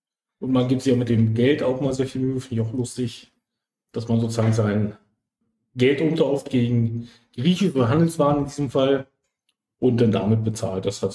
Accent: Lower Saxony, Germany; ich berate aus Niedersachsen, das heißt Hochburg von Jägermeister.

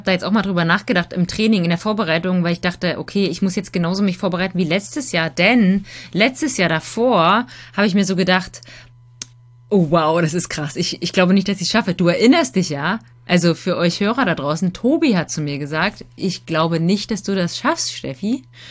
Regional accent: Plessa, Brandenburg, Germany; Du wirst auch zum ersten Mal hier nach Plesser kommen, genau. Da wo ich aufgewachsen bin, da wo meine BMX-Strecke ist

